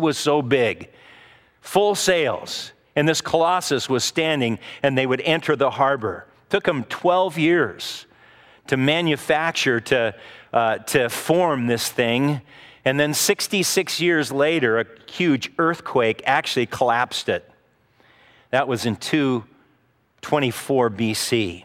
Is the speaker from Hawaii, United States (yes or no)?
yes; Hawaii, United States; I tell them I'm from Hawaii, and you just tell anybody you're from Hawaii, and you're like a star over there